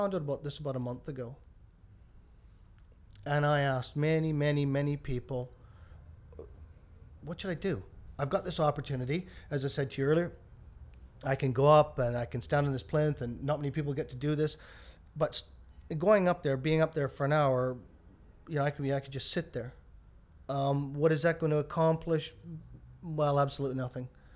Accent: Hope, British Columbia, Canada; moved away; I come from a little town called Hope, and Hope's a very small community.

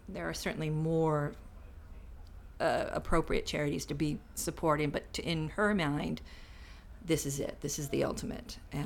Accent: California, United States; now in United Kingdom; I come from America, and from Southern California specifically. So I grew up with blondes, and I was the only redhead in my school.

